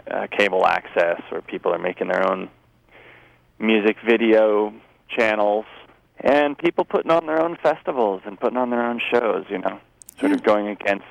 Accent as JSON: {"language": "English", "country": "Nicaragua", "tie": "born or raised there", "said": "and I grew up in Nicaragua in the 80s, from 1980 to 1989."}